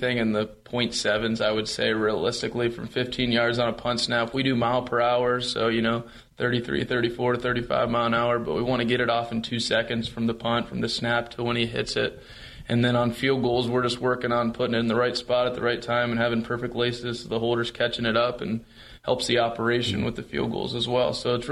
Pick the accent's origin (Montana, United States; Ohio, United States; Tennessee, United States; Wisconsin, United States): Ohio, United States; Columbus; growing up in Columbus, Ohio, obviously watching Ohio State, my parents went there